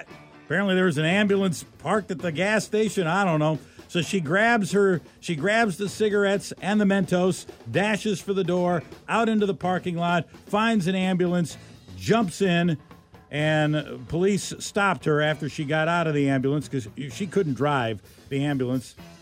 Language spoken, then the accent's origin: English; Wisconsin, United States; All right, only in my home state of Wisconsin, the drunken capital of the United States, does this happen.